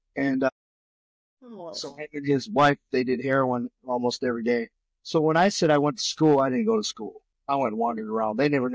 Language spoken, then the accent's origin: English; Wisconsin, United States; born there; So, I was born up here in Wisconsin. My dad was in the military.